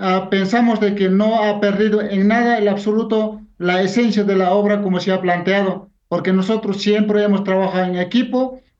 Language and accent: Spanish; Peru; hablar, digamos, en lengua originaria en mi país, era pues hasta inclusive un delito